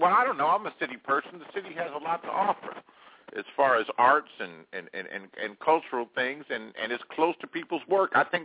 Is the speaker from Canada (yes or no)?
no; United States; born there; I was born here in America. My mother and father were born here in America, and their mothers and fathers were born here in America.